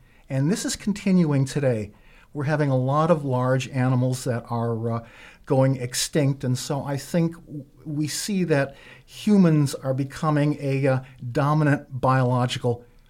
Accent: Milwaukee, Wisconsin, United States; I was born in Milwaukee, grew up a little bit to the north, and we had relatives in this area.

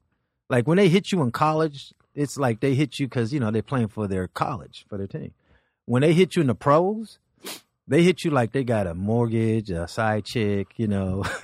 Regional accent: Los Angeles, California, United States

